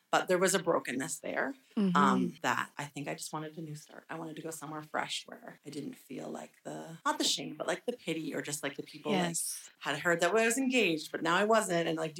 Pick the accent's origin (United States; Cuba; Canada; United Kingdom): Canada; Nova Scotia; moved away as an adult; I am originally from Nova Scotia. So I lived there until I was about 22.